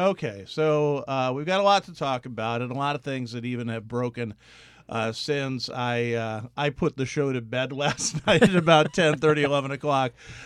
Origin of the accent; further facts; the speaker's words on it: Pennsylvania, United States; Yeah, I grew up outside of Philly.